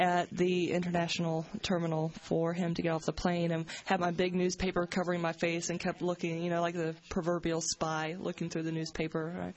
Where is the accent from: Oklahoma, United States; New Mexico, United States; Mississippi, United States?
Mississippi, United States; moved away as an adult; now in Pittsburgh, United States; I was originally from Mississippi.